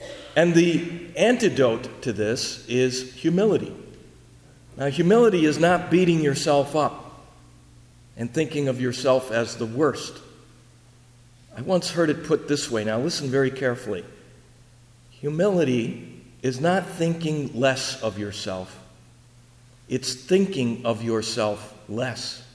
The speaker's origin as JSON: {"language": "English", "town": "Milwaukee", "region": "Wisconsin", "country": "United States", "tie": "born or raised there", "said": "I grew up in Milwaukee, and I entered the Jesuits there."}